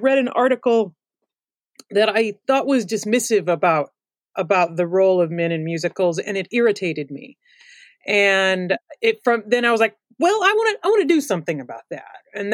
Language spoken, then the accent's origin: English; St. Louis, Missouri, United States; I'm from St. Louis, or from the St. Louis area.